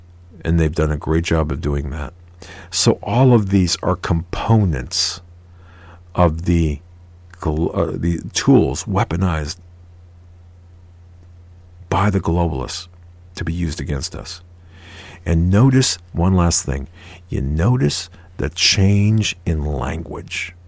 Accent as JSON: {"language": "English", "country": "United States", "tie": "born there", "said": "And I thank God every day I was born in the United States."}